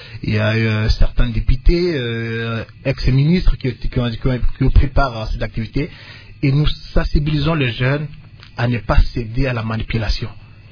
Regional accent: Ituri, DR Congo; Parce que nous sommes des Ituriens, et c'est à nous de prendre cette décision.

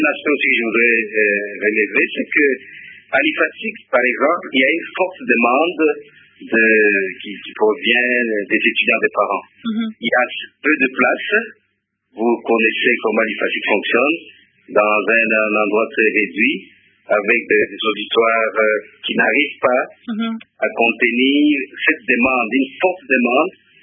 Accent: DR Congo

